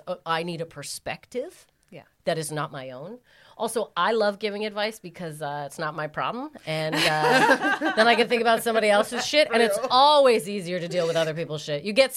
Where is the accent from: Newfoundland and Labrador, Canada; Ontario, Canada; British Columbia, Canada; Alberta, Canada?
Alberta, Canada; Calgary; I'm from Calgary, Alberta